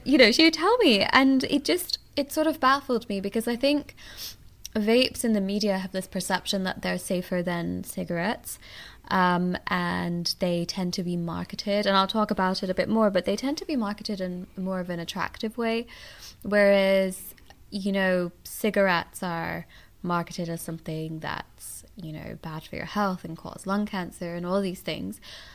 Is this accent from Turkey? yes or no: no; England, United Kingdom; now in Arkansas, United States; So I'm from England originally. Well, I mean, my parents are from Pakistan, but I grew up in England pretty much. And then just moved to Arkansas for residency.